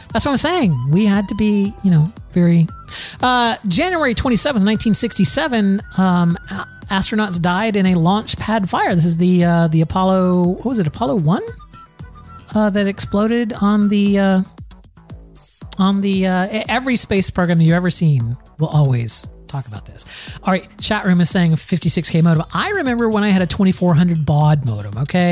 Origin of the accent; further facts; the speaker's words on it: Germany; I am from Germany. Well, we have mini sausages and drink the beer and do the oompas.